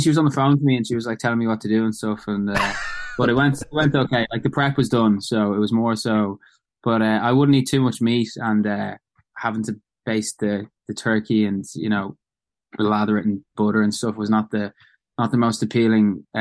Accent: Dublin, Leinster, Ireland; Obviously, I felt Irish and I felt like I was from Dublin, but I didn't feel like I was ever someone that would stay put.

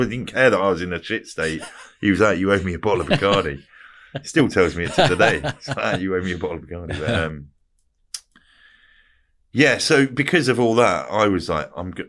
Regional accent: Plymouth, South West England, United Kingdom; born there; Well, I was born in Plymouth originally. I was born in Plymouth at the end. It was not originally.

